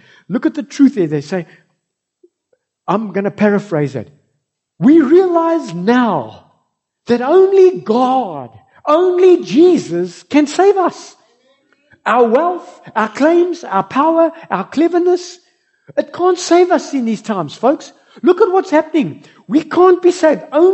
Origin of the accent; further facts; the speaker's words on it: South Africa; You know, folks, I love that we are South African.